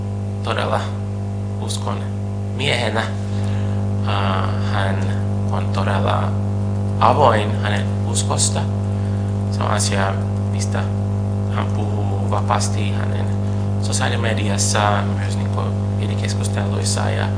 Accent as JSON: {"language": "Finnish", "country": "Brazil", "second_language": "Finnish", "moved": "as an adult", "lives_now": "Finland", "said": "olen Brasiliasta kotoisin, olen asunut Suomessa 18 vuotta"}